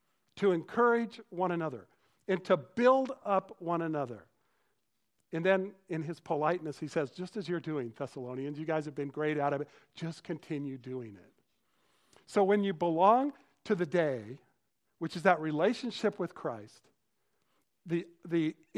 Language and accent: English; Colorado, United States; I grew up in Colorado, so Floyd Little was like part of my growing up.